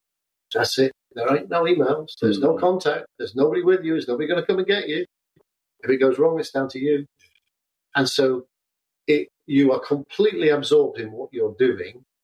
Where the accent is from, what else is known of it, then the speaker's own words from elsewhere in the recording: Wales, United Kingdom; But I grew up in North Wales, climbing mountains.